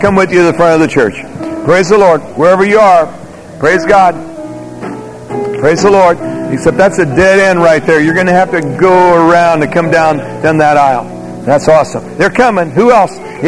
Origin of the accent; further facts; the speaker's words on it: Wales, United Kingdom; I'm a Welshman.